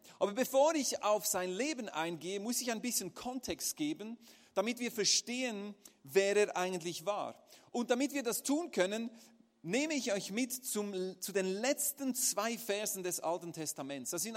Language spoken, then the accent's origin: German; Aarau, Aargau, Switzerland; Ich bin nämlich in Aarau aufgewachsen, eine kleine Stadt in der Schweiz